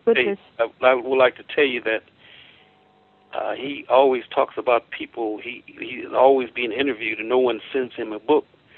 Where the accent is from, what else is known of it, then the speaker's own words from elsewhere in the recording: Los Angeles, California, United States; Well, when I was growing up in the U.S. of A., I grew up in Los Angeles